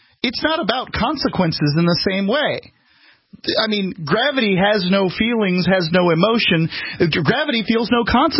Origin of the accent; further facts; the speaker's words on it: Florida, United States; You can tell I'm from Florida.